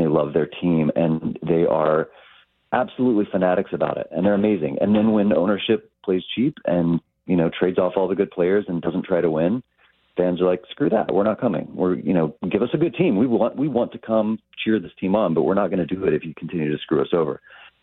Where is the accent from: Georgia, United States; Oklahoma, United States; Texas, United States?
Texas, United States; so I grew up in Texas, and, you know, I was a Rangers fan as a kid